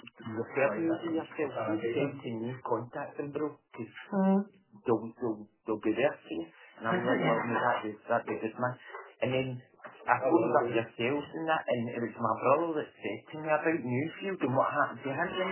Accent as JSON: {"language": "English", "town": "Paisley", "region": "Scotland", "country": "United Kingdom", "tie": "born there", "said": "So, I was born in Paisley."}